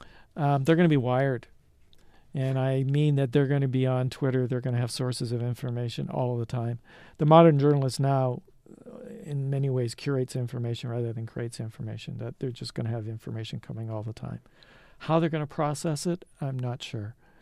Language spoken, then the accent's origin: English; Brantford, Ontario, Canada; And I'm from Brantford.